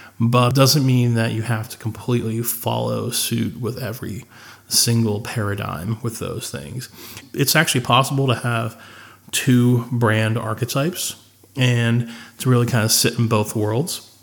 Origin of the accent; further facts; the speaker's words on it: Pennsylvania, United States; I am from Central Pennsylvania, and there is a growing debate that we all love to talk about in Central PA.